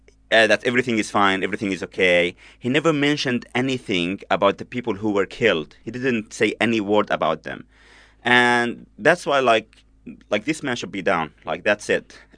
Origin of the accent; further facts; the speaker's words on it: Aleppo, Aleppo Governorate, Syria; I've never in my life went to East Aleppo. And I'm from Aleppo.